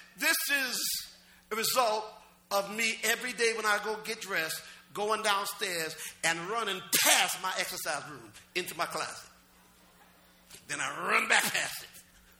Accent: New Jersey, United States; Okay, but I mean, like Newark is 10 minutes away from my hometown.

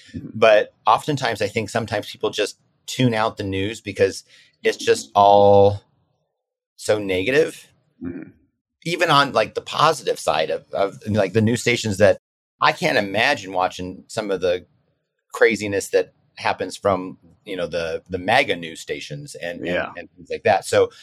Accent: Chugwater, Wyoming, United States; So, you know, like I said earlier, I grew up in Chugwater, Wyoming.

